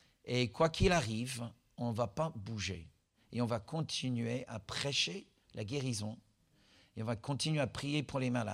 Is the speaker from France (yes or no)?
no; United States; French is a second language; Si vous n'avez pas encore distingué, je suis américain.